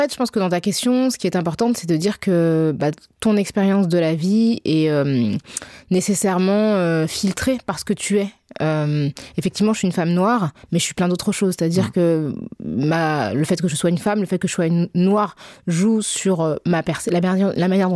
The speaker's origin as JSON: {"language": "French", "country": "Senegal", "lives_now": "France"}